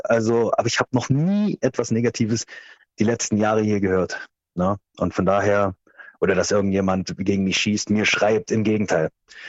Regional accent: Sohland an der Spree, Saxony, Germany; Bei Bautzen in einem kleinen Dorf namens Soland an der Spree, an der tschechischen Grenze, genau.

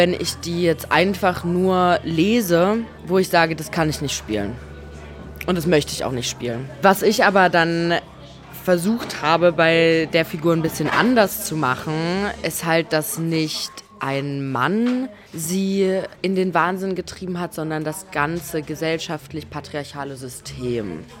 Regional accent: Leipzig, Saxony, Germany; also born or lived in Munich; now in Stuttgart, Germany; Ich komme ja aus Leipzig und ich bin ein Ossi durch und durch. Immer ein bisschen frech, immer ein bisschen rotzig irgendwie auch. Und habe ja in München studiert

